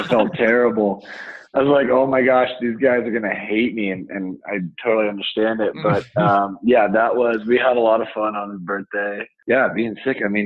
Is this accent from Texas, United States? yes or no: no; Summit County, Colorado, United States; I'm originally from Summit County, Colorado, a resort town. Most people are familiar with Breckenridge.